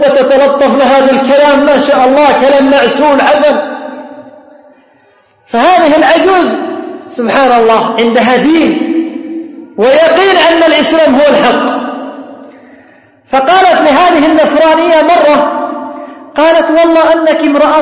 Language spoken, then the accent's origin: Arabic; Yemen; عندنا في اليمن معروف كانوا يقولون